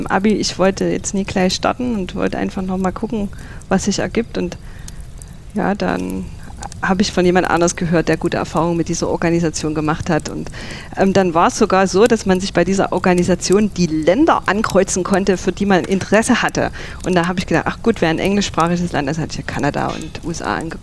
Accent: Dippoldiswalde, Saxony, Germany; Genau, ich bin in Dippoldiswalde aufgewachsen und ja, meine Familie kommt von dort. Bin dort zur Schule gegangen, habe dort meine Jugendzeit verbracht.

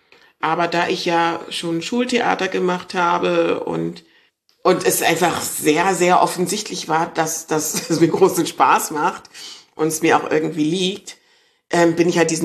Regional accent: Cologne, North Rhine-Westphalia, Germany; Ja, sehr kölsch, aus Köln-Weiden. der ist aus Ghana. Genau, meine Eltern sind aus Ghana.

